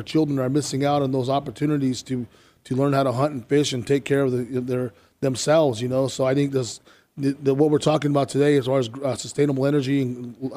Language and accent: English; Parker, Arizona, United States; Yeah, I'm from the Colorado River Indian Tribes. I was born and raised here in Arizona. I grew up working on farms as a kid, and I've been here all my life.